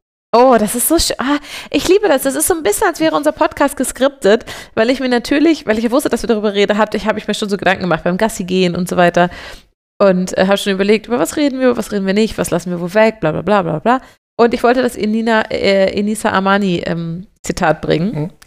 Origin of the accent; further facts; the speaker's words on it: Hamburg, Germany; Das ist witzig, weil ich komme doch auch aus Hamburg.